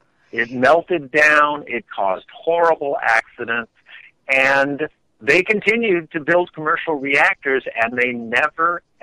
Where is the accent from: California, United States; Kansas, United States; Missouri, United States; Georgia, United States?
California, United States; Well, I grew up very near the Santa Susana Field Laboratory. As a matter of fact, when I grew up as a kid in the 50s and 60s, it was known as Rocketdyne.